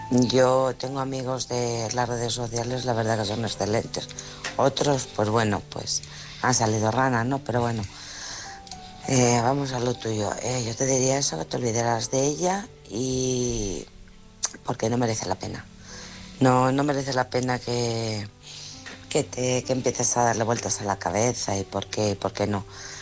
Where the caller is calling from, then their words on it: Alcorcón, Community of Madrid, Spain; de Alcorcón.